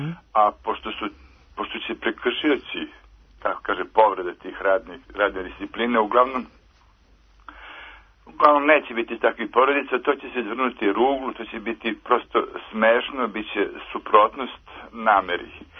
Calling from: Belgrade, Serbia; ja sam zovem iz Beograda, a radio sam u školi.

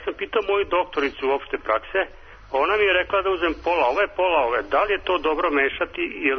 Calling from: Novi Sad, Vojvodina, Serbia; also born or lived in Canada; Ja zovem iz Novog Sada, Sremska Kamenica. Ja sam povratnik iz Kanade

